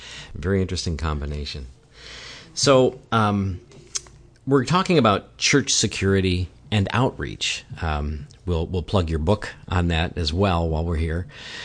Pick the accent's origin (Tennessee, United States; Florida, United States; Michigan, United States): Florida, United States; Oviedo; who is a friend and a fellow pastor here in my hometown of Oviedo.